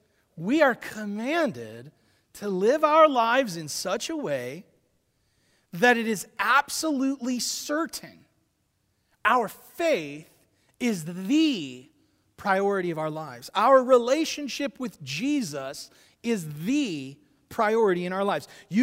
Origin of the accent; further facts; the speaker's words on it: Columbus, Ohio, United States; I grew up in Columbus, and I've been to many, many funerals. My dad was a pastor, and I didn't see this in Columbus.